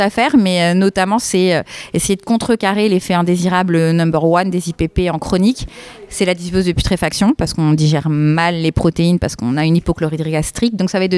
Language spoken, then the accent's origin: French; Réunion; Donc effectivement, je viens de La Réunion. J'ai fait effectivement 11 heures de vol.